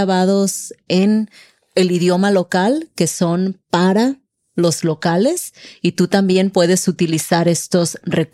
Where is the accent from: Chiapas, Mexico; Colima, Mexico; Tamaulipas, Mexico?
Colima, Mexico; y yo soy de Colima, de la costa del Pacífico.